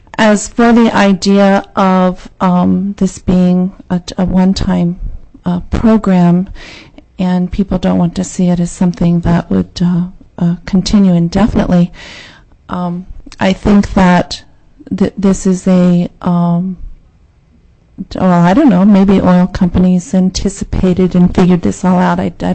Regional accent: Glen Allen, Virginia, United States; First of all, I'm from the Glen Allen area.

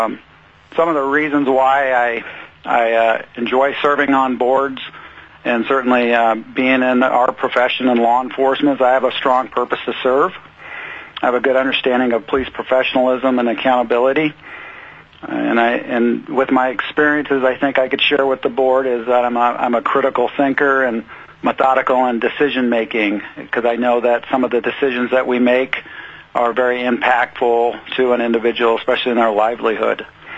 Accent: Sitka, Alaska, United States; I was born and raised in Alaska. I grew up in Sitka, Alaska, and certainly appreciate this opportunity and consideration to serve on this particular board.

